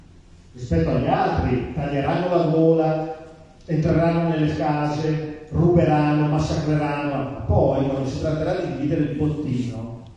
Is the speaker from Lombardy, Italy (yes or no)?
yes; Lombardy, Italy; essendo nato e cresciuto in Brianza, stavamo in Brianza, provincia di Milano, a quei tempi era provincia di Milano, adesso è diventata Monza Brianza, quindi io il dialetto lo capisco bene, il dialetto siciliano